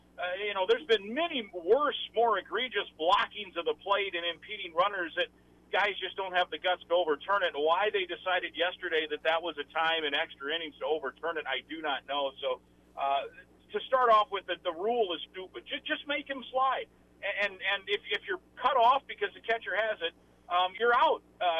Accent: Iowa, United States; I think the rule's still the same, but I grew up in Iowa.

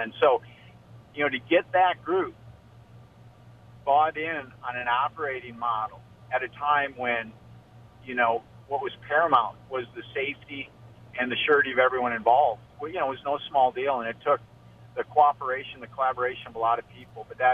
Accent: Albert Lea, Minnesota, United States; growing up in Albert Lea

